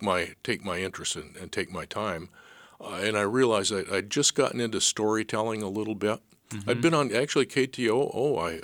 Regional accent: Michigan, United States; now in Alaska, United States; Alaska was just one of those dreams I had growing up in Upper Michigan.

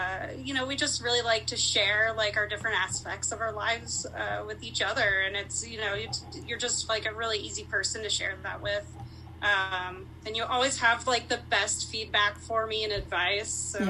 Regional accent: Oregon, United States; Mostly I'm from Oregon. That's where I moved here from.

